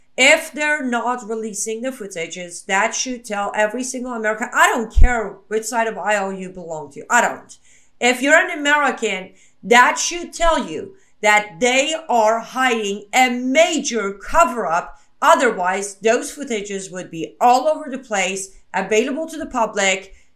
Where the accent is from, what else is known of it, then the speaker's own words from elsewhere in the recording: Iran; I was born and raised in Islamic Republic of Iran. And I was pretty much raised by, you know, the Islamic tyrants in Iran.